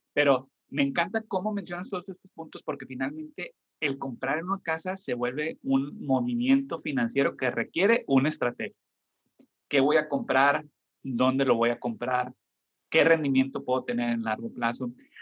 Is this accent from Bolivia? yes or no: no; Mexico; al menos como mexicano, la cercanía que tenemos con Estados Unidos